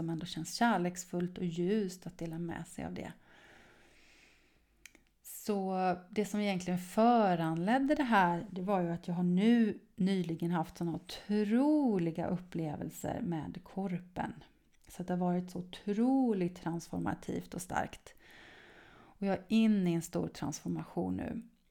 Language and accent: Swedish; Sweden; Men jag är ju svensk och jag har kurser på svenska också.